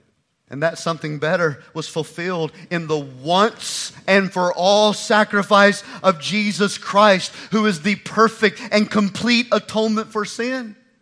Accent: North Carolina, United States; accent: Gaston County; I grew up in country churches, I guess. That was my Gaston County accent, by the way. That's how we sing over in Gaston County.

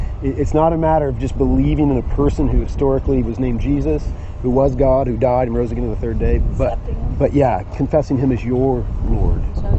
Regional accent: Portland, Oregon, United States; Well, I'm from Portland. I'm a pastor up in Portland

